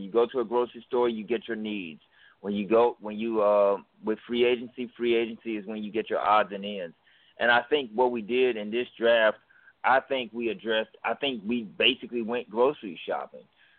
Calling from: New Orleans, Louisiana, United States; I'm calling from my house in Uptown New Orleans.

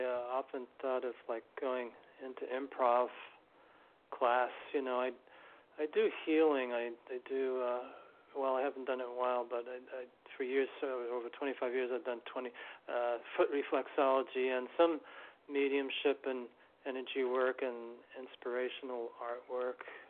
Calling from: New York City, New York, United States; I'm calling from New York City.

